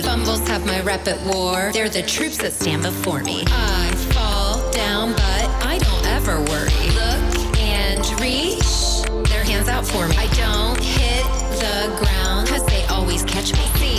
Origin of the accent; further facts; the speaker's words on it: Atlanta, Georgia, United States; Shout out to my hometown of Atlanta.